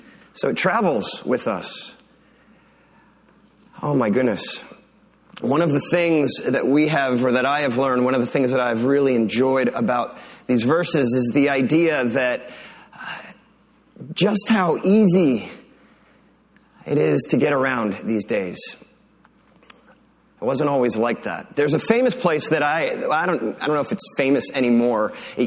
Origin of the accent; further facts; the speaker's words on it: Pennsylvania, United States; So growing up in Pennsylvania, one of the things that I learned very early in life